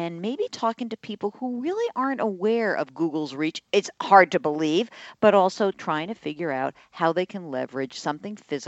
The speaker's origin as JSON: {"language": "English", "town": "New York City", "region": "New York", "country": "United States", "said": "If you figure that a third of them are New Yorkers, and I'm a New Yorker and no one looks up in New York"}